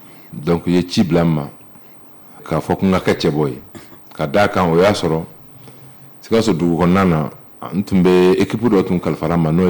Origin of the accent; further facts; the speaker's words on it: Mopti, Mali; donc je suis originaire de la région de Mopti et voilà.